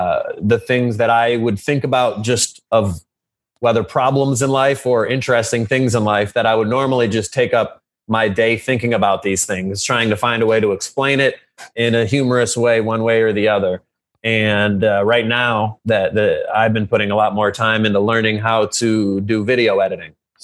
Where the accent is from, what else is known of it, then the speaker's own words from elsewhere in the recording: Detroit, Michigan, United States; there was so much music I didn't know because I would just call that like white people music because I grew up in Detroit.